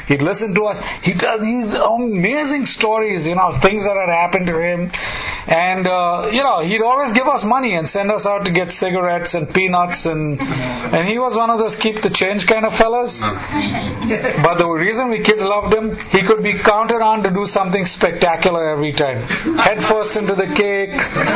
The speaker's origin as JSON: {"language": "English", "country": "India", "tie": "born or raised there", "first_language": "English", "said": "I grew up Western oriented in India. My parents were both dental surgeons. My first language is English."}